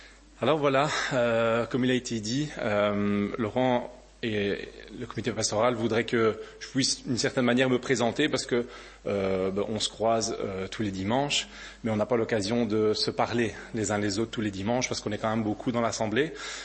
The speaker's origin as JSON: {"language": "French", "town": "Charleroi", "region": "Hainaut", "country": "Belgium", "tie": "born or raised there", "said": "je suis natif de la région de Charleroi. Par contre, vous dire d'où je viens, c'est compliqué parce qu'il faut savoir que j'ai déménagé 9 fois en 18 ans, donc ça fait plus ou moins 2 ans par habitation."}